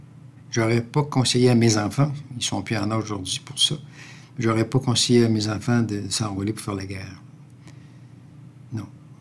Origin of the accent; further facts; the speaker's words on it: Quebec City, Quebec, Canada; « Non, madame, je suis de Québec. »